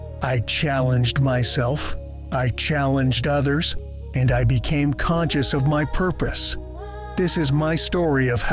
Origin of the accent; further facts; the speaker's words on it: Durban, KwaZulu-Natal, South Africa; I take in the breathtaking 180-degree view of my hometown, Durban.